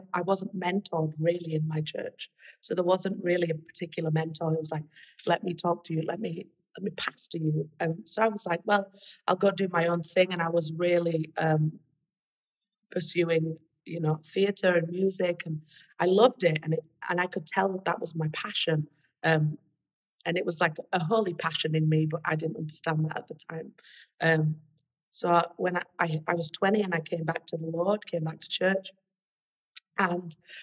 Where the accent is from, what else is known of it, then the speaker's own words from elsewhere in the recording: England, United Kingdom; now in United States; Yeah, I'm not from America. I'm actually English. And I grew up in a pretty big church in the north of England called Life Church